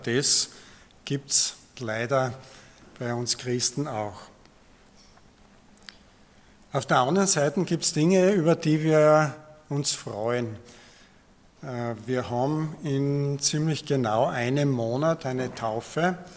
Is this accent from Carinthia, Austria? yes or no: no; Zeltweg, Styria, Austria; wie es bei uns zu Hause, also in dem Fall jetzt Zeltweg, ausschaut.